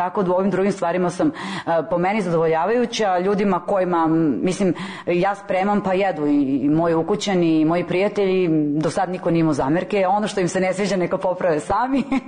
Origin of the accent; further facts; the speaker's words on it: Belgrade, Serbia; imam 34 godine, rođena sam i živim u Beogradu.